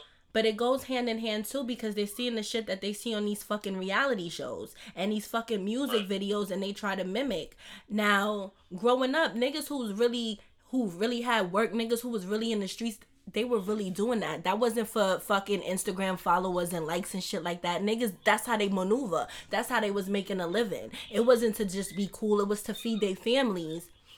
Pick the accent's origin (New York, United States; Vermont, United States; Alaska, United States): New York, United States; Brooklyn; I don't know about in the Bronx because I'm from Brooklyn.